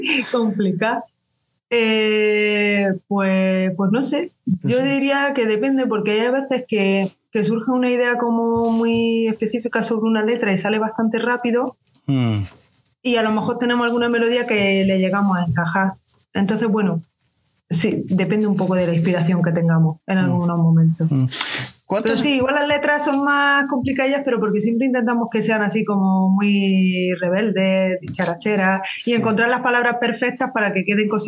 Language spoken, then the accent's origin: Spanish; Granada, Andalusia, Spain; now in Madrid, Spain; yo soy de Granada y Sara sería la única de Madrid. Pero bueno, vivimos todo en Madrid.